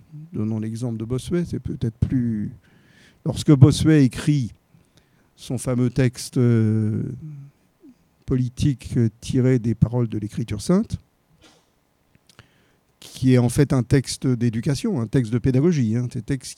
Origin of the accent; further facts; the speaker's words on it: France; J'ai été élevé en France